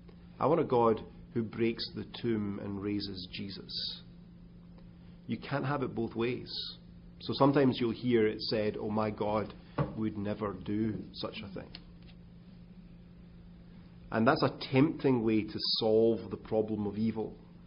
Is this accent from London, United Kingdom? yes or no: no; Scotland, United Kingdom; please understand this isn't just because I'm Scottish that I'm saying this.